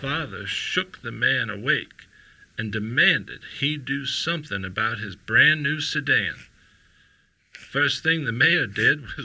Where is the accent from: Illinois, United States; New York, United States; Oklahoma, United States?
Oklahoma, United States; Tulsa; I am 97 years old, and I was born and raised in Tulsa.